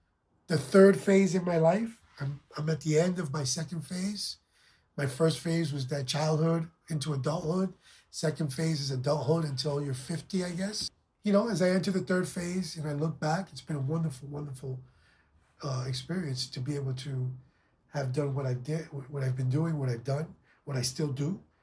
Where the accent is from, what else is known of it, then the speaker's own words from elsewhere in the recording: Puerto Rico; you know, all those things that, you know, we grew up with in Puerto Rico, right?